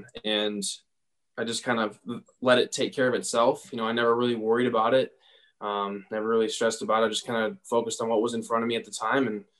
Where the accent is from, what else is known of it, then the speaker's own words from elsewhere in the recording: Casper, Wyoming, United States; also born or lived in Aberdeen, South Dakota / Cody; I wasn't born in Casper. I was born in Aberdeen, South Dakota. And then I lived in Cody for a little bit prior to moving to Casper.